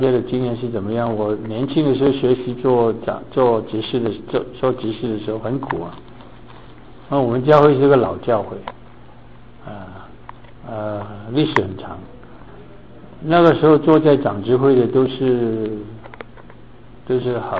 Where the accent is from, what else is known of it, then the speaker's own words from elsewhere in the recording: Hong Kong; now in United States; 我在香港长大的时候啊，